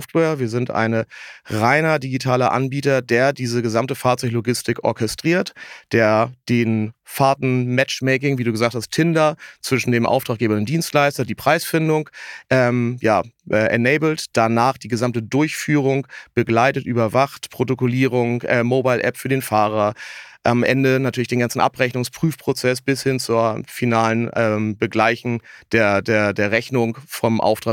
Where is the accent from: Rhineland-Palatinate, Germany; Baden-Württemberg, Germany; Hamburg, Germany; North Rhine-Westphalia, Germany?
Hamburg, Germany; 42 Jahre, komme aus Hamburg, gebürtig aus Hamburg